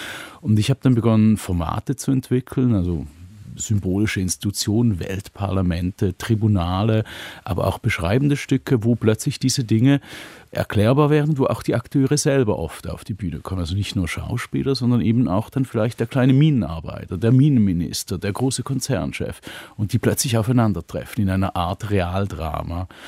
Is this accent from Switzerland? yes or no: yes; Switzerland; Und ich bin ja Schweizer